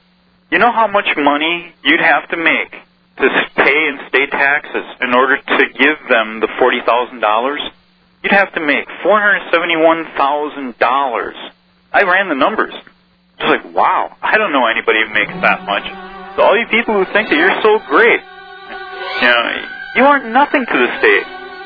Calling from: Wisconsin, United States; Wisconsin.

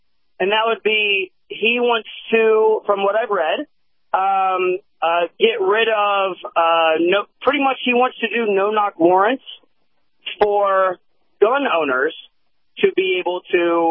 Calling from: Florida, United States; I'm from Florida.

